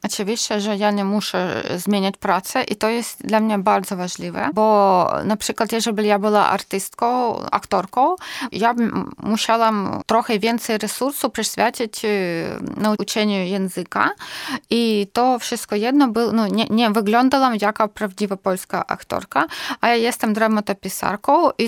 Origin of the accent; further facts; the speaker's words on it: Luhansk Oblast, Ukraine; Polish is a second language; moved away as an adult; also born or lived in Kyiv; ja jestem z Donbasu, ja z małego miasteczka blisko Lugańska. Ja musiałam wyjechać do Kijowa jeszcze w 14 roku